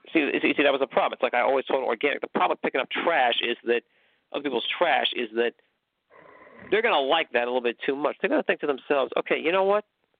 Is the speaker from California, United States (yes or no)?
yes; McKinleyville, California, United States; I mean, I'm used to snow myself. You know, I'm from McKinleyville.